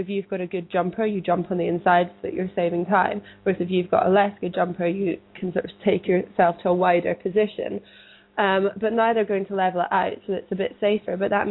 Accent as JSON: {"language": "English", "region": "Scotland", "country": "United Kingdom", "tie": "born or raised there", "said": "I grew up in Scotland, which is very cold and wet, but down in the south, it's normally quite nice, and I've lived here for quite a long time"}